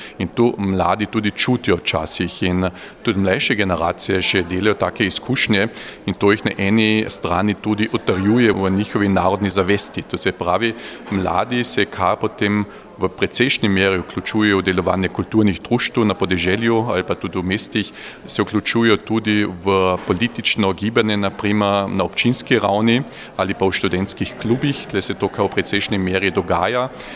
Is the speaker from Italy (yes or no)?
no; Carinthia, Austria; Koroški Slovenci smo zelo dobro izobražena manjšina, številni absolventi naših srednjih šol zapuščajo Koroško, se naselijo na Dunaju, v Gradcu, etc. in se potem ne vračajo domov na Koroško.